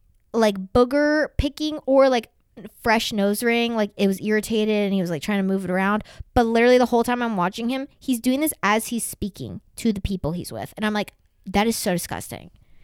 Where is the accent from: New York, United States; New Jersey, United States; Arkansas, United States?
Arkansas, United States; Yeah, I mean, I'm from Arkansas, but you know, it's not like that.